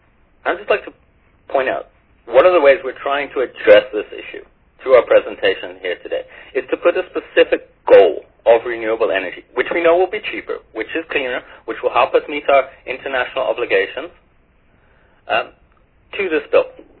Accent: Johannesburg, Gauteng, South Africa; We are from Johannesburg, by the way. We've come all the way from Johannesburg to make public presentation here.

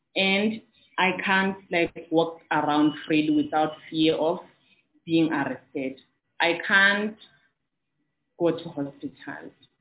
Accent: South Africa; I am a South African because my granny is a South African.

